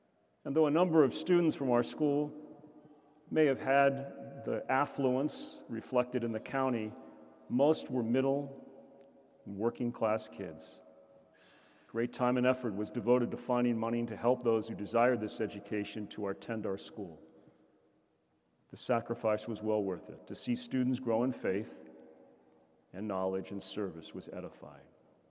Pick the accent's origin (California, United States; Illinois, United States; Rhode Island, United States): California, United States; San Francisco; I read recently that in my hometown of San Francisco, that 44 public schools will have name changes.